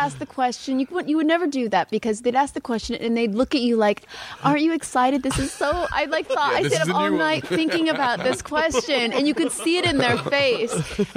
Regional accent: California, United States; also born or lived in New York; Yeah, hippie from Northern California.

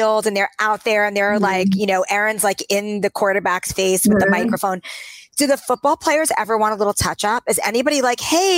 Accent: Queens, New York, United States; I grew up in Queens, but the Jets are doing it for me.

